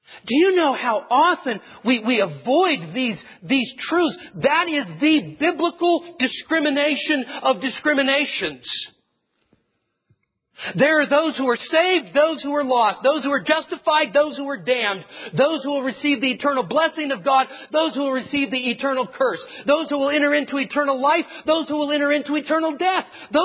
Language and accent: English; California, United States; I understand, growing up in the Sacramento Valley, after rice harvest is over, all of the farmers go out and they burn the stubble of their field.